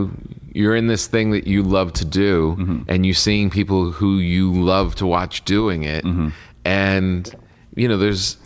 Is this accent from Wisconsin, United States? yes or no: no; New Jersey, United States; Yeah, but you don't. I'm from Jersey.